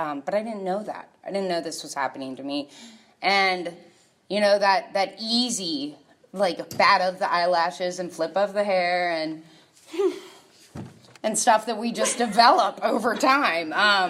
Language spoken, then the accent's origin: English; New Orleans, Louisiana, United States; I am from New Orleans, Louisiana.